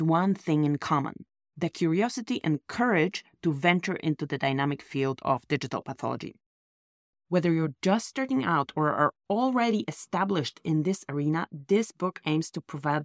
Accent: Poland; English is a second language; moved away as an adult; also born or lived in Germany; I'm originally from Poland, but went to do my veterinary pathology residency in Germany.

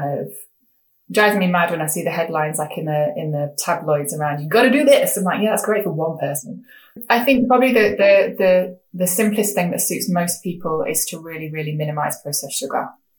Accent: England, United Kingdom; I'm a woman, I'm not Korean, I'm English

